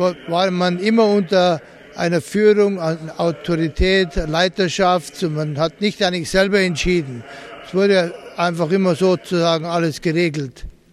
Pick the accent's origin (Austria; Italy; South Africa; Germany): South Africa; Durban, KwaZulu-Natal; German is a second language; also born or lived in Eastern Cape; Komme eigentlich von der Ostkap, von Isana. Pisana. Aber eigentlich aufgewachsen bin ich dann in Durban.